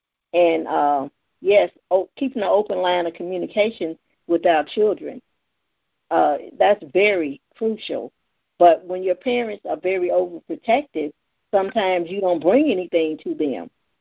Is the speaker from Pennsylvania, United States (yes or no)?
no; Louisiana, United States; And plus, I was raised in Louisiana.